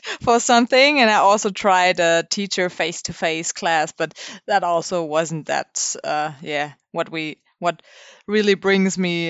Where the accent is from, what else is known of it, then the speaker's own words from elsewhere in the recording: Stuttgart, Baden-Württemberg, Germany; English is a second language; I'm from Stuttgart in Germany.